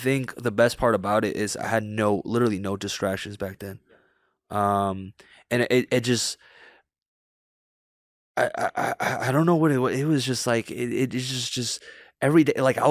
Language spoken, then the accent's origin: English; New York City, New York, United States; Growing up in New York, you're surrounded with a lot of negativity, actually. Like New York City, it's kind of a cutthroat city.